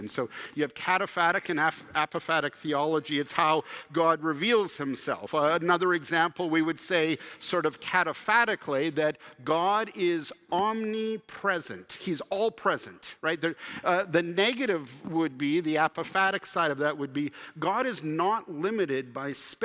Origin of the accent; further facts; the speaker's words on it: Canada; I was thinking back growing up in Canada when I was a little bit older, getting into my high school days